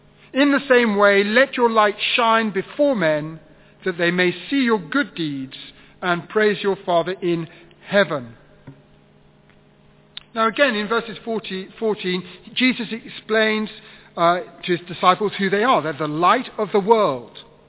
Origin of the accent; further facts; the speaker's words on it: Cambridge, East of England, United Kingdom; I grew up in Cambridge. And Cambridge is on the edge of the Fens. It's as flat as a pancake round there.